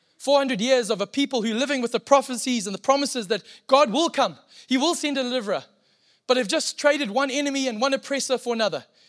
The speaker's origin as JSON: {"language": "English", "country": "Zimbabwe", "said": "I am from Zimbabwe, as we've spoken about already, and Zimbabweans apologize for apologizing."}